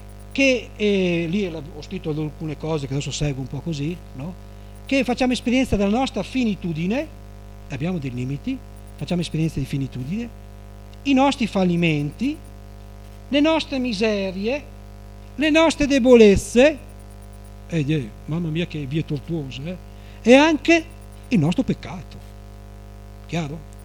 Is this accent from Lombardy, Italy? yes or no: no; Modena, Emilia-Romagna, Italy; sono di Modena io